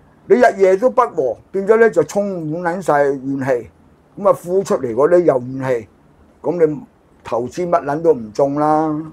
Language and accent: Cantonese; Hong Kong; 我哋香港人